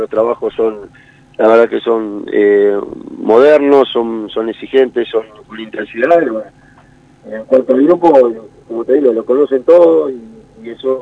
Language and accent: Spanish; Uruguay; Eso no va a cambiar porque tenemos sangre, porque somos uruguayos y porque nos gusta jugar.